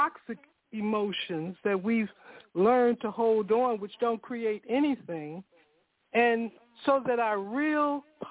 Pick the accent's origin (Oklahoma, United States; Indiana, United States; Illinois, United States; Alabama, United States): Illinois, United States; Chicago; also born or lived in Tennessee, United States; I began farming in 1966-67 in Tennessee. A group of us from the city, I was born and raised in Chicago, but a group of us from the city